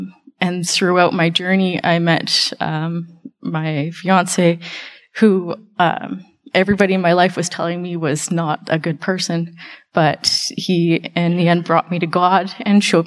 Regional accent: Summerland, British Columbia, Canada; I grew up in Summerland. My grandpa was the principal of the high school out in Summerland years and years ago, so we were locals there.

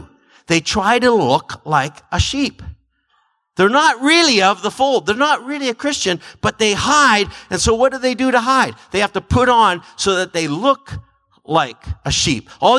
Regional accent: Canada; I don't have any identity showing that I'm a Canadian.

